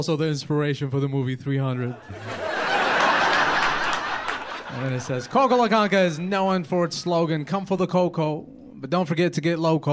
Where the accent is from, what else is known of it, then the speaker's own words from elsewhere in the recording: Yemen; I was born in Yemen. I grew up in a very conservative